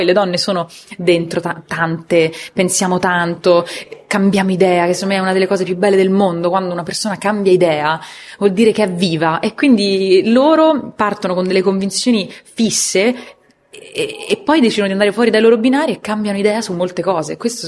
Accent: Rome, Lazio, Italy; io sono romana, quindi chiaramente conosco quella versione delle ragazze romana

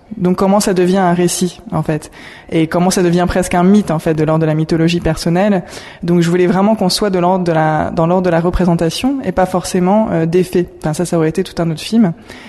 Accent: New York, United States; moi, j'ai grandi à New York.

